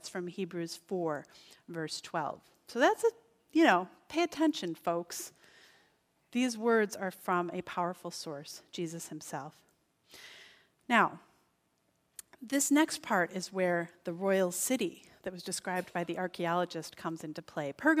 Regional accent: Albion, United States; My very best friend in the world, we grew up together in Albion.

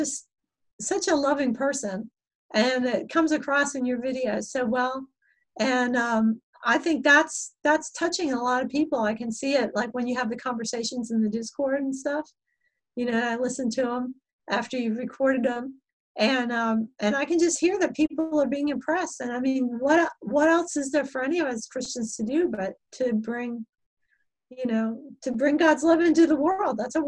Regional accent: Miami, Florida, United States; I used to live in Miami, and of course Miami is very cosmopolitan. I grew up in Miami, and you know, it's got a lot of Cubans.

